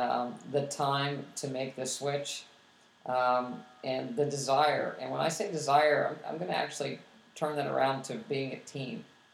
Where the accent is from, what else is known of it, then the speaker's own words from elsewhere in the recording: West Virginia, United States; You know, I'm from West Virginia, and, you know, there's nobody in this room right now except Samantha, my dog.